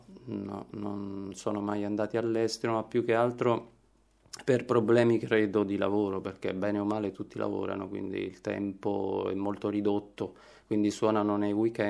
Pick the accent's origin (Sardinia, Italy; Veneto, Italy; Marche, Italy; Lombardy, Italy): Marche, Italy; Ascoli Piceno; moved away as an adult; Sono nato ad Ascoli nell'ormai lontano 1963.